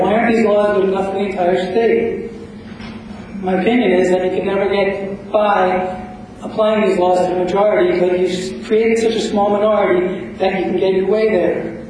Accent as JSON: {"language": "English", "town": "Washington Township", "region": "New Jersey", "country": "United States", "said": "I'm from Washington Township in Warren County."}